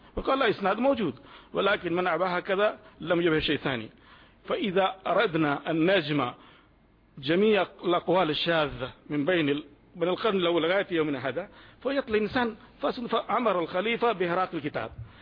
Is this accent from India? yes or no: yes; India; التحقيق المناط يختلف عندنا في الهند على سبيل المثال